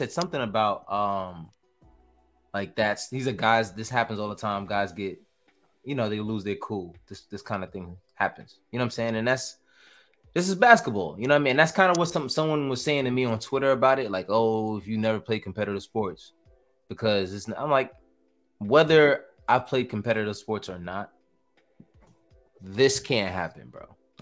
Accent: New York, United States; We're from New York, so I mean, we're clearly not strangers of this kind of activity.

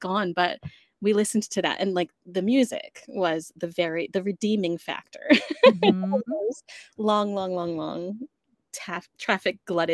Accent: New Jersey, United States; Like growing up in Jersey, seeing how like you couldn't live. You couldn't survive without one.

